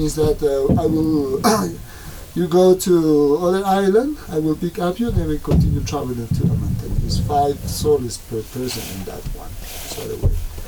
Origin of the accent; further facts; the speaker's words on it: Puno, Peru; English is a second language; I'm from Puno, from your hotel, approximately, by the north